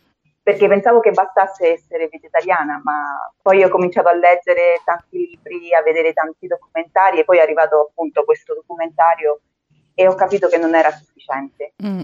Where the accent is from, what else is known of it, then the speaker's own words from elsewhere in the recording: Rome, Lazio, Italy; also born or lived in Peru / Spain; now in Thailand; Sono peruviana, ma sono cresciuta a Roma, però sono peruviana 100%.